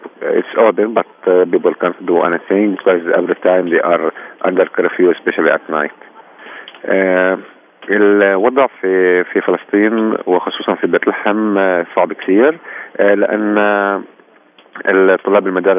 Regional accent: Bethlehem, West Bank, Palestine; English is a second language; I am a Palestinian from Bethlehem.

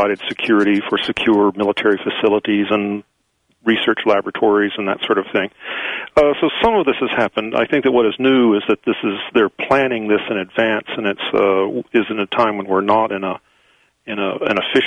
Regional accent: Florida, United States; And you know, I grew up in Florida, for example, and after hurricanes, the National Guard would often be called up

